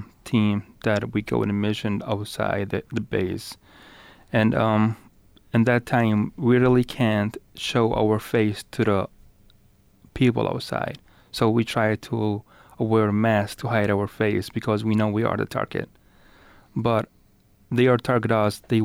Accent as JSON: {"language": "English", "town": "Tikrit", "region": "Saladin Governorate", "country": "Iraq", "tie": "born or raised there", "second_language": "English", "said": "I'm from Iraq. I grew up in Tikrit, Saladin."}